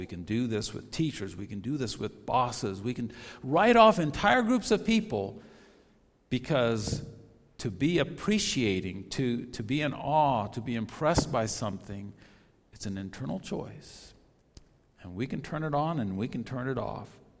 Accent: Tokyo, Japan; moved away as an adult; now in United States; I grew up in Japan. I'm a missionary kid. I was born in Tokyo, lived in Japan my whole life, came to the States when I was 18.

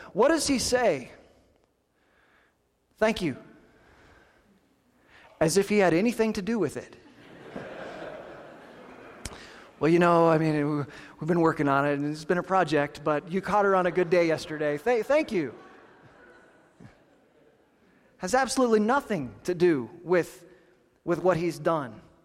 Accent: Kansas, United States; Now, I'm from Kansas, from the Midwest. There are regions of the Midwest where this still holds some significance.

